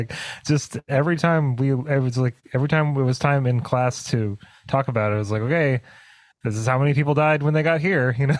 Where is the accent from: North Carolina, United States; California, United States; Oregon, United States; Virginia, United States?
Oregon, United States; growing up in Oregon, and I know that you probably dealt with this too, but we spent probably more time on the Oregon Trail in school